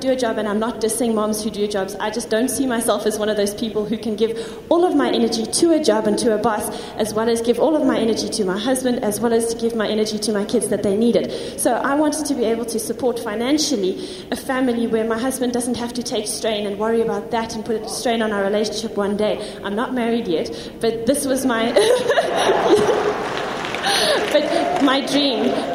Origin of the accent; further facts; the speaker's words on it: Grahamstown, Eastern Cape, South Africa; and I come from Grahamstown in the Eastern Cape.